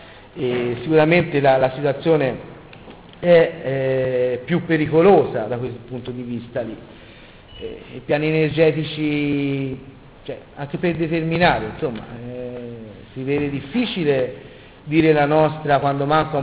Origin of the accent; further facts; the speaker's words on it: Tuscany, Italy; da buon toscani siamo anche ironici